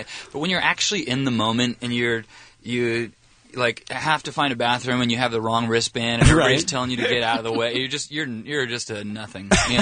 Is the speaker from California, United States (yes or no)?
yes; Anaheim, California, United States; he grew up in Tustin. I grew up in Anaheim.